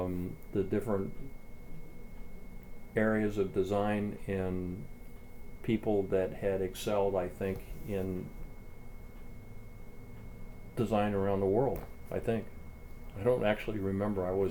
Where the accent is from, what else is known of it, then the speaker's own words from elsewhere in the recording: Miami, Florida, United States; born there; The short version is that I was born in Miami in 1941.